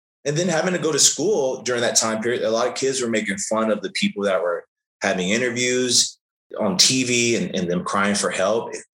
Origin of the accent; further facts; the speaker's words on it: New Orleans, Louisiana, United States; also born or lived in Las Vegas; now in Austin, United States; Yeah, so I was raised in New Orleans, grew up there, born there, became a wrestling fan there in New Orleans. And then we actually moved to Vegas.